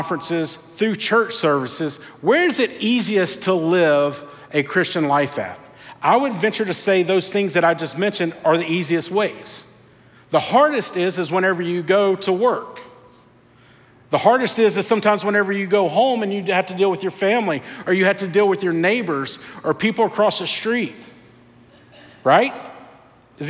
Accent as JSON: {"language": "English", "region": "North Carolina", "country": "United States", "tie": "born or raised there", "said": "I'm born and raised in North Carolina. I'm a Tar Heel fan."}